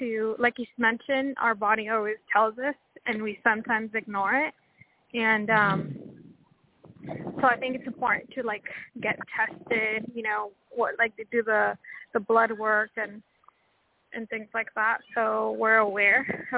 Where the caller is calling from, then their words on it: Washington, United States; Hi, I'm calling from Washington State.